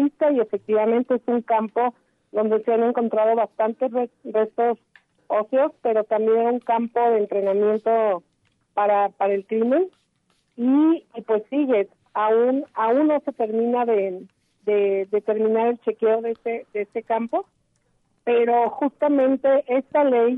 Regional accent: La Barca, Jalisco, Mexico; Exactamente, soy de La Barca, Jalisco.

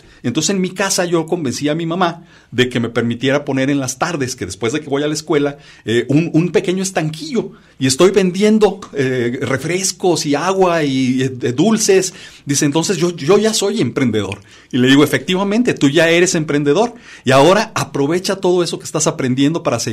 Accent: Monterrey, Nuevo León, Mexico; Yo provengo de Monterrey, muy cercana a la ciudad de Monterrey.

